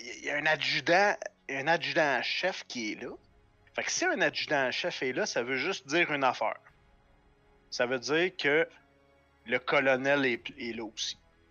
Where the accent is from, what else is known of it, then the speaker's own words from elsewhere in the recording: Trois-Rivières, Quebec, Canada; Fier de venir de Trois-Rivières.